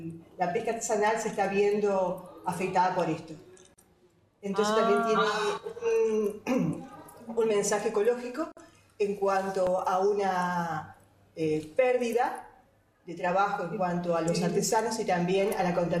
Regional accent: Uruguay; Acá estamos en la contaminación ambiental en cuanto a nuestro país Uruguay

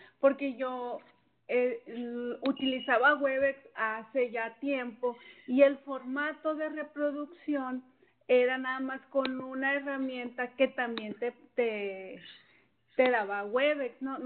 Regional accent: Hermosillo, Sonora, Mexico; de Ciudad de Hermosillo.

